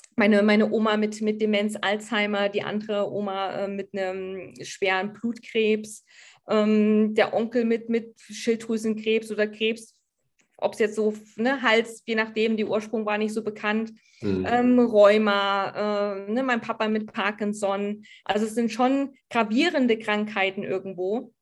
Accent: East Germany, Germany; ich bin halt in der DDR groß geworden, da war das alles noch ein bisschen heikler.

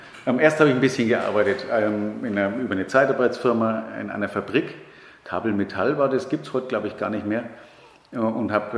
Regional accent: Nuremberg, Bavaria, Germany; born there; Und wo schon als Nürnberger mitten im Herzen der Stadt in Nürnberg?

